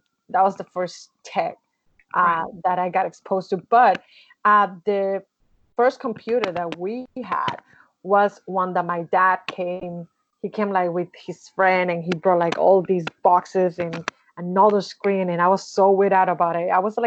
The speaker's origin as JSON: {"language": "English", "country": "Dominican Republic", "tie": "born or raised there", "second_language": "English", "moved": "yes", "lives_now": "Toronto, Canada", "said": "when I talk to people can hear my accent. So yeah, you have to explain that I'm from the Dominican Republic, that I was born and raised there. And I am currently in Toronto, Canada."}